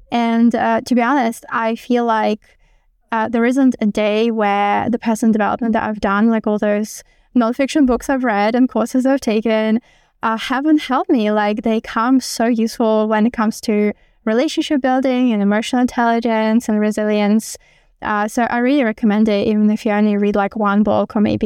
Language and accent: English; Belarus; English is a second language; I'm originally from Belarus, and I'm not sure how much you know about Belarus, but it's like a second world country and there's not much going on.